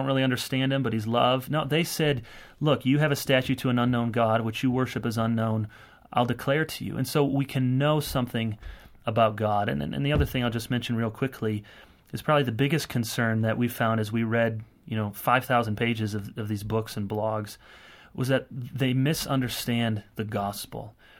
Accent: Grand Rapids, Michigan, United States; I grew up in Grand Rapids, which is an hour and a half down the road, one of these evangelical meccas.

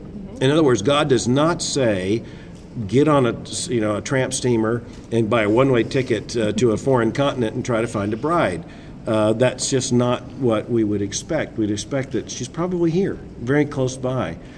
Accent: Florida, United States; I grew up in South Florida. Mm-hmm. I grew up on water.

